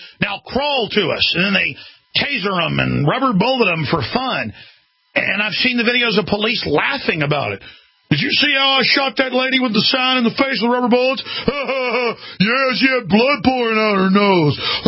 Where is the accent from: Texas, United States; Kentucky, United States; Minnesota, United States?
Texas, United States; Dallas; And again, I remember growing up in Dallas, and my dad had friends that were police that would come over and stuff and play cards and things like that.